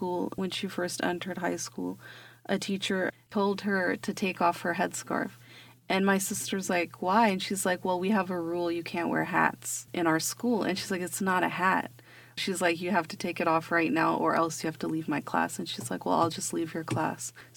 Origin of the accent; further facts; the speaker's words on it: Illinois, United States; also born or lived in Calgary; I said, "I grew up in Southern Illinois. I was born in Calgary."